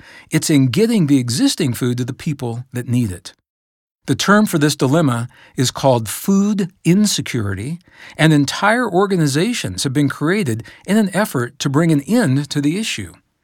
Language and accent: English; Midwest, United States; As a young boy, growing up in the Midwestern United States, I clearly remember the signs along Interstate 70